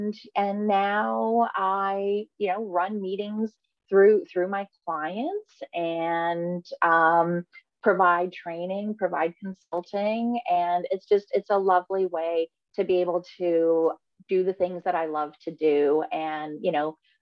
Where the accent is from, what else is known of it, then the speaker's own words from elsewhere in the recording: Guelph, Ontario, Canada; I grew up just outside of Toronto in a city called Guelph